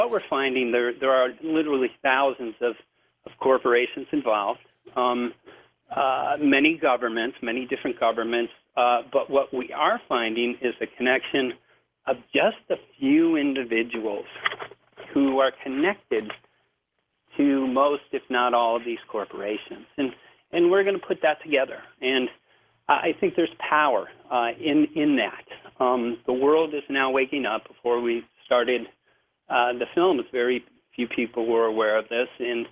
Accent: Chicago, Illinois, United States; I grew up in Chicago

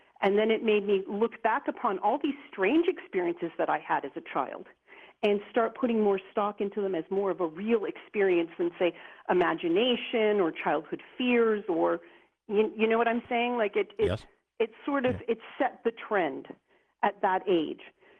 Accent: Toronto, Ontario, Canada; And I grew up in Toronto, Canada, in the suburbs there, and we had like a large sort of typical 1960s, 1970s home with a large bay window.

